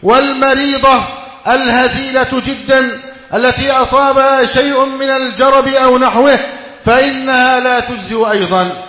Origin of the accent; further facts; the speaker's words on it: Egypt; اللهم اجعل بلادنا مصر أمنا أمانا، سخاء رخاء، وسائر بلاد المسلمين.